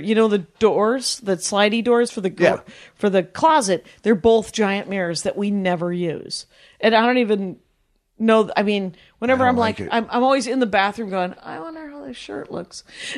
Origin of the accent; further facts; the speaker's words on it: Milwaukee, Wisconsin, United States; Hi, I'm from Milwaukee.